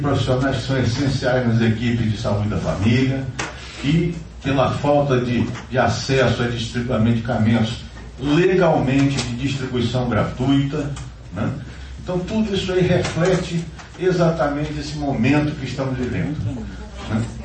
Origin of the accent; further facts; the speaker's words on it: Resende, Rio de Janeiro, Brazil; até trabalhava numa equipe de diabetes, de controle de diabetes, lá na minha cidade, em Resende.